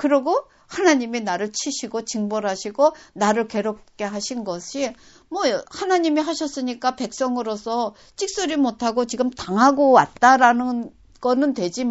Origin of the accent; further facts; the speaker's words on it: Seoul, South Korea; moved away; 전 서울에서 태어나서 서울에서 쭉 자랐고 또 외국에서 쭉 생활을 하다 보니까